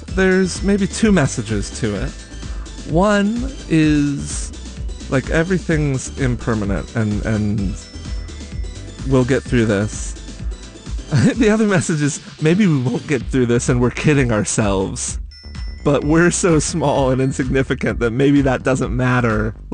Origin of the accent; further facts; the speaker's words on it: Kansas City, United States; I grew up in Kansas City and certainly didn't feel accepted as not a super heteronormative, gender-conforming person out in the world.